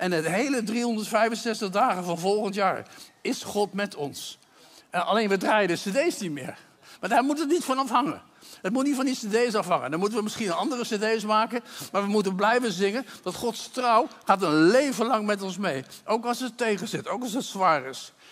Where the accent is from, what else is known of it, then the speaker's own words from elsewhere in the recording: The Hague, South Holland, Netherlands; ik ben opgegroeid in Den Haag.